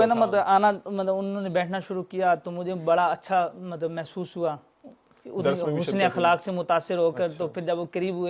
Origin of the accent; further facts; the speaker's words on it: Sargodha, Punjab, Pakistan; تو اس شہر میں میری پیدائش ہوئی ہے.